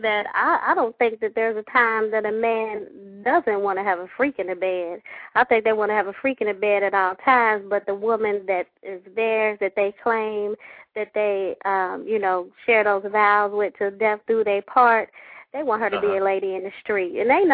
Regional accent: Midwest, United States; Well, no, we're Midwest. We're not far from Pittsburgh.

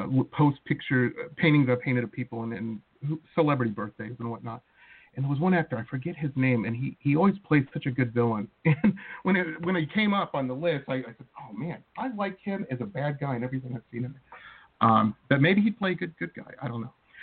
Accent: Detroit, Michigan, United States; like I said, I grew up in Metro Detroit, and, you know, blue-collar town, and everybody I knew growing up, every family I knew, somebody worked in the factory

